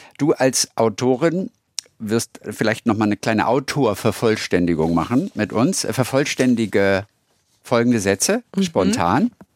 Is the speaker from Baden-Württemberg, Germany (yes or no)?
yes; Baden-Württemberg, Germany; im Bereich Karlsruhe. Klar. Ich komme ja so auch aus der Ecke.